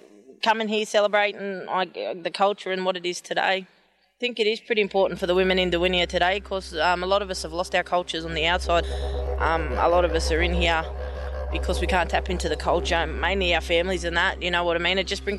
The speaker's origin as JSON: {"language": "English", "town": "Wellington", "region": "New South Wales", "country": "Australia", "tie": "born or raised there", "also_born_or_lived": "Sydney", "said": "Born and bred in Wellington, but lived a life in Sydney. From the Wiradjuri tribe. My mum's a Wirram Wirram woman and my dad's a Tabagar man."}